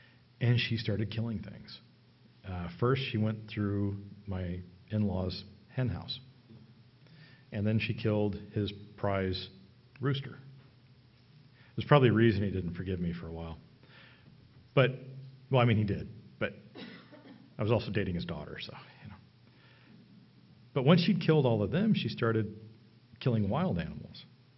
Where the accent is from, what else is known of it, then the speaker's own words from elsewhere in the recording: the South, United States; I grew up in the South, and Sundays were a big television, you know, day.